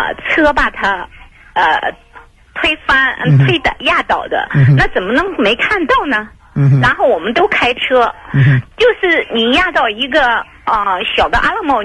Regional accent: China; 我从大陆来的

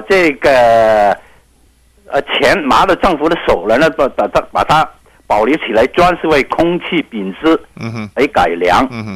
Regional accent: Hong Kong; 我本身是香港人，我两边都找来找去

